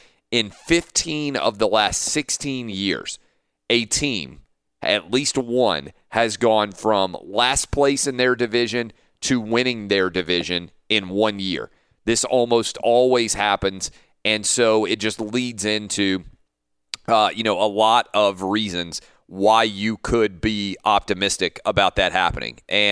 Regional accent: Nashville, Tennessee, United States; Starts on Thursday night here in my hometown of Nashville.

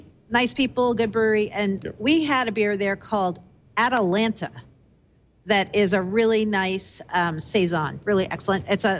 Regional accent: Massachusetts, United States; We're both from Massachusetts, so that came to our mind immediately when we heard this.

